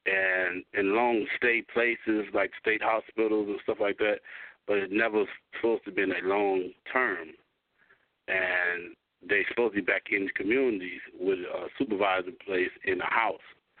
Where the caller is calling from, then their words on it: Philadelphia, Mississippi, United States; calling from Philadelphia, Mississippi.